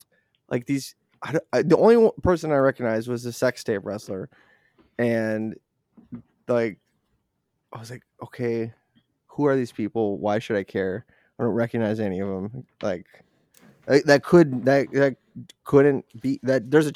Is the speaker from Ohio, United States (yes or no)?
no; Boston, Massachusetts, United States; Hey, I'm from Boston. This is stupid. Where's the Dunkin'?